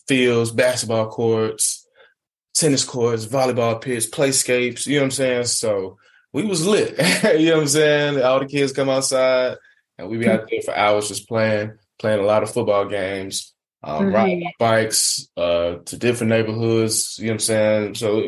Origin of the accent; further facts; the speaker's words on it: Atlanta, Georgia, United States; now in China; It's a communist country. I'm from Atlanta, Georgia. I don't know nothing about China.